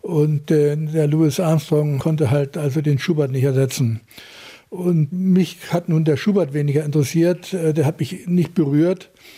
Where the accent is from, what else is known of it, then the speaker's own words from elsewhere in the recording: Hamburg, Germany; born there; Ich bin zwar in Hamburg geboren, aber meine Eltern kommen aus anderen Teilen Deutschlands.